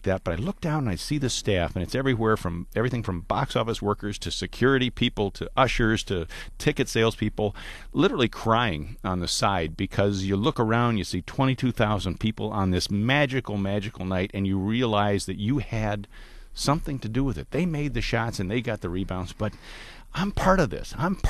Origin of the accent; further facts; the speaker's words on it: Canada; I mean, I'm from Canada.